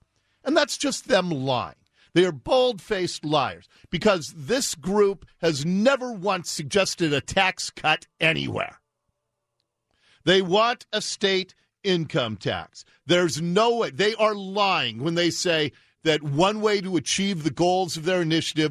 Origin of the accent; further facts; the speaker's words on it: Seattle, Washington, United States; I'm one who was born and raised in Seattle, I had to get out. I got out like 30 years ago. I have lived in the suburbs more than I lived in Seattle. But I still consider Seattle my home.